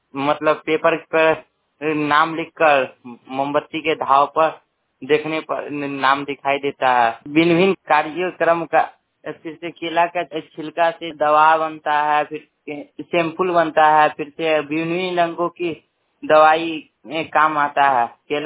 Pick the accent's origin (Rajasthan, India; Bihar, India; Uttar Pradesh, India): Bihar, India; Mathurapur; मथुरापुर समस्तीपुर जिला से।